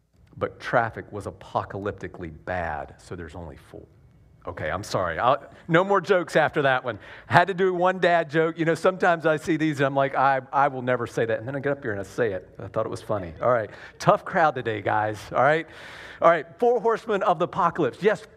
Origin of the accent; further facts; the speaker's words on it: the South, United States; accent: Southern; my southern accent comes out when I say wheels or will.